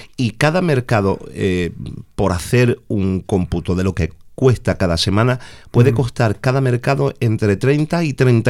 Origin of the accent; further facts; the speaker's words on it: Málaga, Andalusia, Spain; born there; yo soy de nacimiento, soy malagueño.